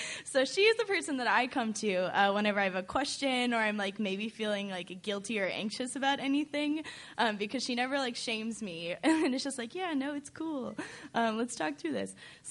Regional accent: Oregon, United States; And so I'm originally from Oregon. So I go home about once a year.

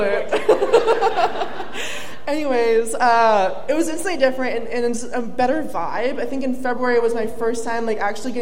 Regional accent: Florida, United States; I think growing up in Florida, you just, like, exist in a car in the back seat.

